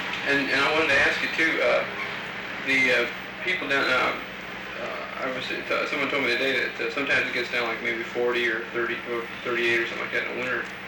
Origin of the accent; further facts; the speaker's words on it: Leesburg, Florida, United States; I was raised in Leesburg, Florida, which is, I don't know if you know where that is.